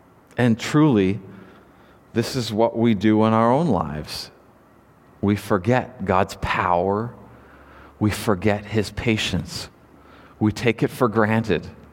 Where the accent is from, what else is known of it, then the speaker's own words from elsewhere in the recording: Nanaimo, British Columbia, Canada; this international crew in port in Nanaimo in my hometown